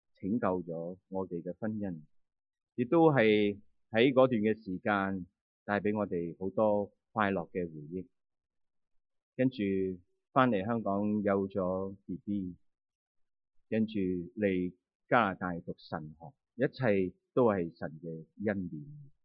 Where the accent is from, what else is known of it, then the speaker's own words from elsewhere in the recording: China; 但是我们中国人，我们绝少来到去提及，我们将它作为一种的羞耻。